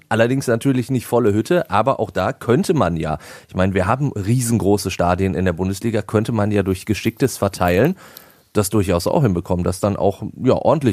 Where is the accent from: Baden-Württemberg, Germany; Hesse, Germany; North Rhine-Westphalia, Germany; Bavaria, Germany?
North Rhine-Westphalia, Germany